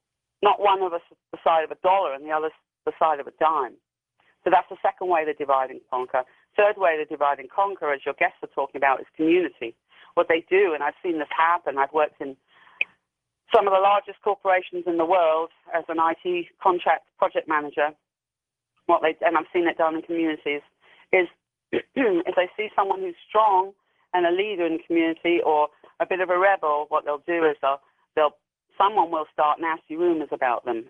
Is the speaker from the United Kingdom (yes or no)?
yes; United Kingdom; accent: British; you can tell from my accent that I'm from Britain, and I was educated there.